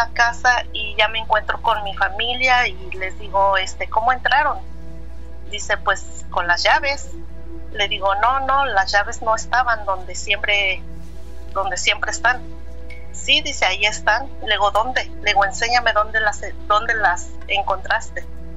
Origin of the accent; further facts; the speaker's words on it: Cuautitlán, State of Mexico, Mexico; Y yo soy de Cuautitlán, Estado de México.